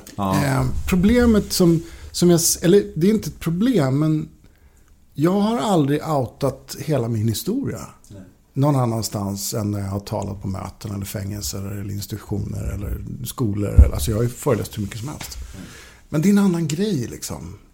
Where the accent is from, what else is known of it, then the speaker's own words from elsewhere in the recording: Norrtälje, Stockholm County, Sweden; also born or lived in Högdalen; Jag kommer ursprungligen från Norrtälje.